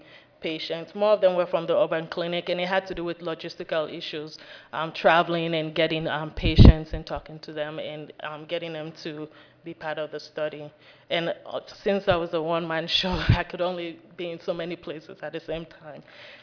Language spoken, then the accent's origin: English; Sierra Leone; even though I am from Sierra Leone, there was a little bit of a cultural problem for me that I didn't understand.